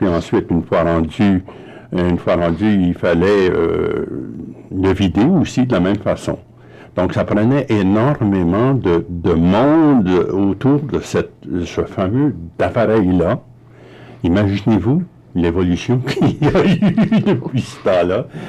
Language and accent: French; Saint-Jean-Baptiste, Canada; Je sais moi que je suis de Saint-Jean-Baptiste et puis des puits, ça n'existe pas.